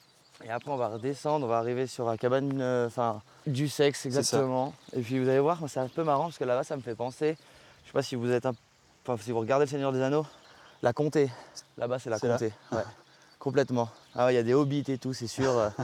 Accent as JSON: {"language": "French", "region": "Provence-Alpes-Côte d'Azur", "country": "France", "lives_now": "Switzerland", "said": "À la base, moi, je suis originaire de la Côte d'Azur."}